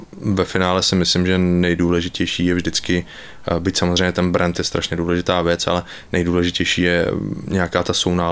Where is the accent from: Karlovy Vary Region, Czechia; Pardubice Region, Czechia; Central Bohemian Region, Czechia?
Pardubice Region, Czechia; Pardubice; also born or lived in Prague; já jsem sice rodák z Pardubic a vyrostl jsem tady, ale 10 let jsem žil v Praze